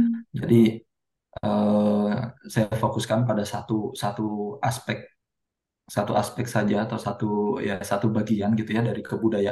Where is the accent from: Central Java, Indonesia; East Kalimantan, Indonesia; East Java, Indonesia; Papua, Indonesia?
Central Java, Indonesia; orang-orang di kampung halaman saya gitu di Jawa Tengah